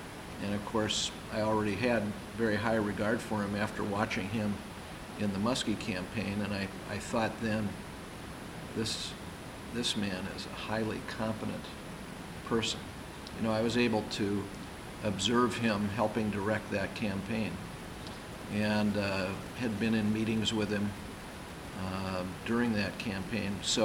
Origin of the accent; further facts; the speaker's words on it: Bismarck, North Dakota, United States; born there; And I was born in Bismarck, North Dakota.